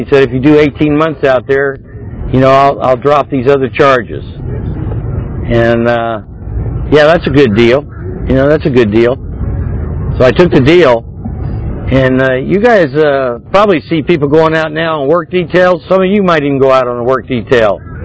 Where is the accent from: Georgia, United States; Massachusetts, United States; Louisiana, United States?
Georgia, United States; And I worked hard to get inside that kitchen, because I'm from Georgia.